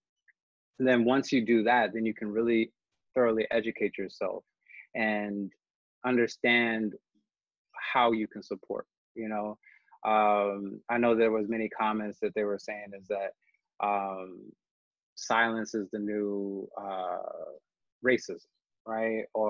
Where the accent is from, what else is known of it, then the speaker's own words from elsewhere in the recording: Midwest, United States; You know, growing up in the Midwest, I oftentimes found myself the only Black person in the midst of white friends, right?